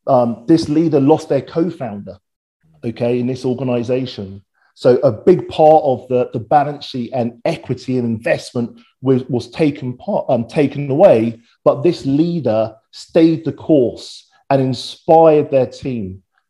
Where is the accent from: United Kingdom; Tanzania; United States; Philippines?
United Kingdom; Wembley, London; So I was this kid from Wembley, working class, a little bit rough around the edges